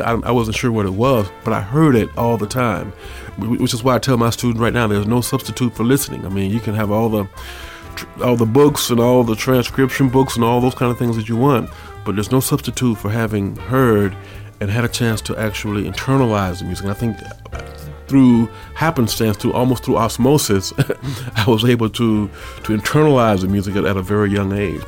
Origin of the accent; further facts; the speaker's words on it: Florida, United States; I grew up in Florida, and had a great high school band director named Bill Pyfrom, who was a very well-rounded musician.